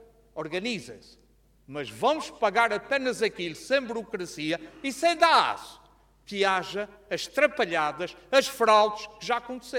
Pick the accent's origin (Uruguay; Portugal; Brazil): Portugal; Nós não somos uma colónia de Lisboa. Nem aqui, nem na Madeira. Nós somos portugueses de primeira.